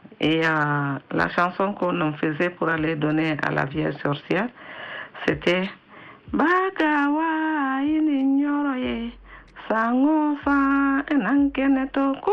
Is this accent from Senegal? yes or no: yes; Senegal; now in France; Je suis originaire du Sénégal, Mali pour ma mère et Sénégal pour mon père.